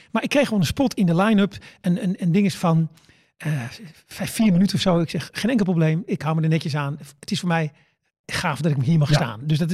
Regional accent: Netherlands; Weet je, ik kom uit Nederland.

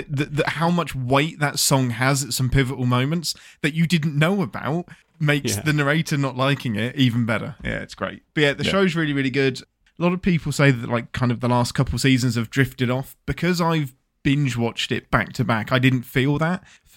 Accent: England, United Kingdom; I'm English.

